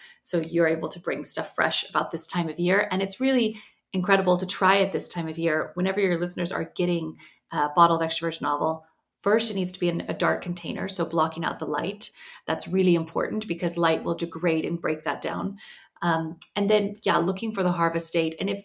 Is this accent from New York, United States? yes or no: no; Texas, United States; also born or lived in Madrid; now in London, United Kingdom; I'm originally from Texas. But right. I now I'm in London by way of Madrid. So I've kind of lived in Europe now for 15 years.